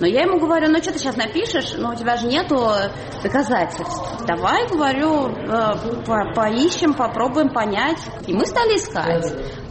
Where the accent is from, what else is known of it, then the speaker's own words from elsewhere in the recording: Russia; я журналист из России